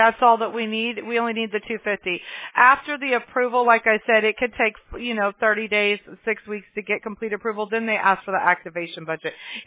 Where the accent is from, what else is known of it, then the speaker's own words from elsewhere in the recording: California, United States; Yeah, I'm from California, exactly.